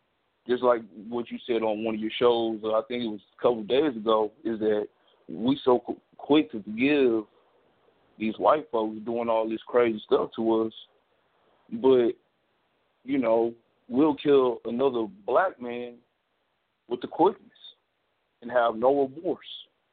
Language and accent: English; Mississippi, United States; I'm from the Deep South. I'm from Mississippi.